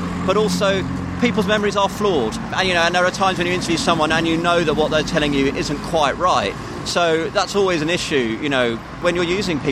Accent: Sutton, London, United Kingdom; I used to live in... I was brought up in Athens suburbs around Sutton.

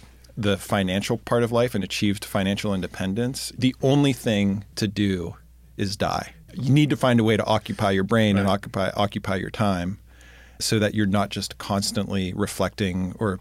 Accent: Pittsburgh, Pennsylvania, United States; moved away as an adult; I'm originally from Pittsburgh. Uh-huh. And then I moved to Chicago to go to college at Northwestern.

